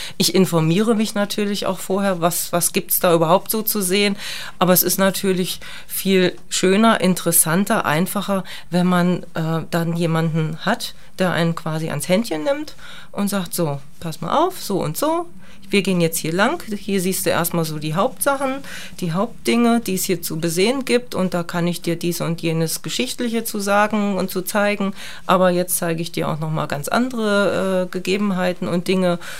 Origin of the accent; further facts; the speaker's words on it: Kassel, Hesse, Germany; Ich komme gebürtig aus Kassel und das ist vielleicht auch ein bisschen klassisch.